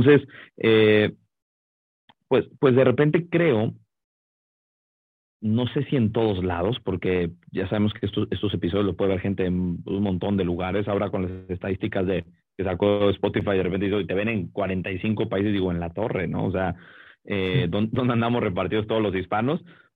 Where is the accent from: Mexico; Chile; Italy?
Mexico; Monterrey, Nuevo León; Al decir tantas veces que soy de Monterrey, me obligas a ponerle acento.